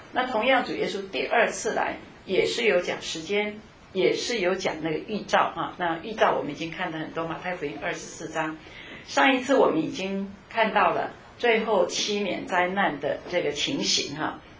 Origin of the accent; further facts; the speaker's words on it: China; 我们中国人过去 早年的时候，新娘是穿红衣服